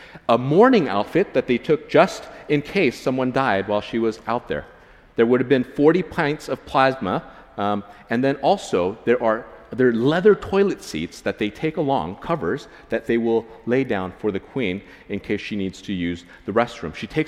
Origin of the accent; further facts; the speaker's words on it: United States; now in Thailand; where I'm from, it is a democracy, and we have a president. And you know what? We, as a team, as we came here from the States about 2.5 years ago